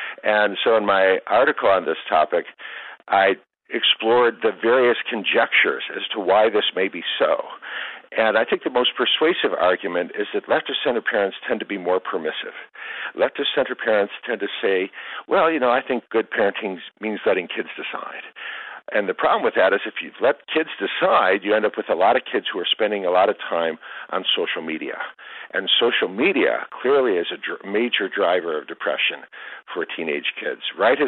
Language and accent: English; Ohio, United States; I attended public schools in Ohio, K-12, And, you know, I grew up outside Cleveland. We got a lot of snow, lake effect snow.